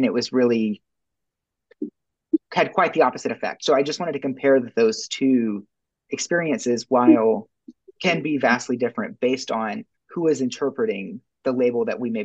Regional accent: South Carolina, United States; This is in South Carolina. It was my hometown.

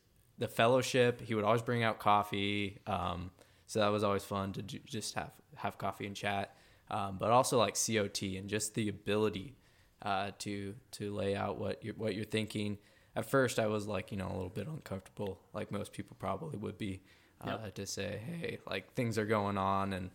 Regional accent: Idaho, United States; they didn't like pay attention to anything else except for that I was from Idaho.

